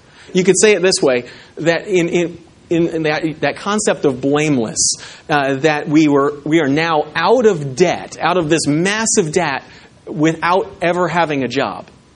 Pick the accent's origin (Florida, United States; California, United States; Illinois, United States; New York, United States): Florida, United States; we moved to Florida, and I grew up in Florida, and if you know anything about March in Florida, spring training baseball is there.